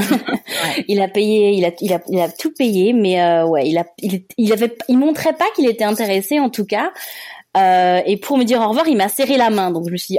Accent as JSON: {"language": "French", "country": "France", "accent": "French", "said": "J'avais mon petit accent français forcément."}